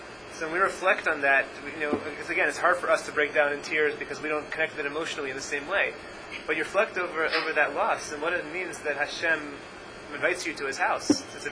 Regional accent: Atlanta, Georgia, United States; I'm from Atlanta originally. He was my parents' rabbi, and growing up, and his son was my rabbi growing up.

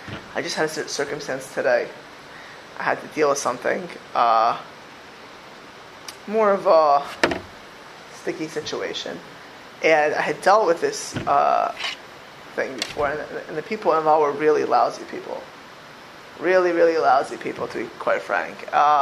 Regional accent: Miami Beach, Florida, United States; There are people, I grew up in Miami Beach, Florida.

